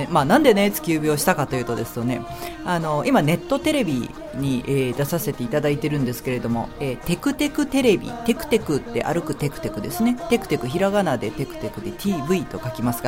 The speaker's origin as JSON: {"language": "Japanese", "region": "Tokyo", "country": "Japan", "tie": "born there", "said": "関東、東京、私東京生まれなんですけど、東京の人はね、六虫やってるんですよ。"}